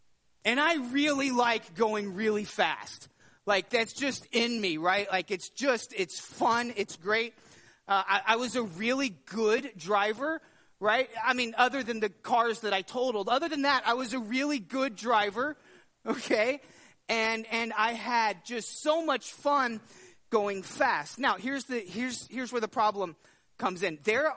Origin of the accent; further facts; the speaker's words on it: Texas, United States; Now, growing up in Texas, I knew this.